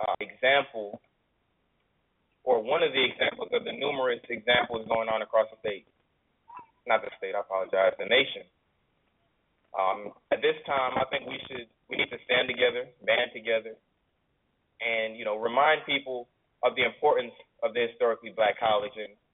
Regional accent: Tampa, Florida, United States; I wanted to get away from home. I'm originally from Tampa, Florida. That's where I came to South Carolina State from.

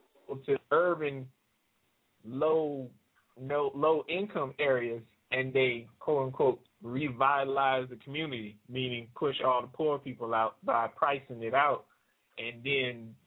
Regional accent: New Orleans, Louisiana, United States; it reminds me of what happened in my hometown, New Orleans, where after Katrina, a lot of the projects, they didn't open them back up.

